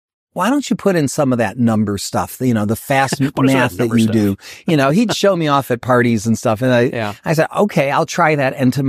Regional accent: Cleveland, Ohio, United States; I grew up in Cleveland.

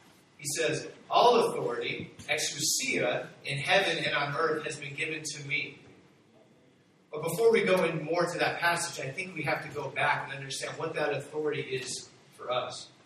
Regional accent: Chino, California, United States; I was in my hometown of Chino, and I went to a stop sign

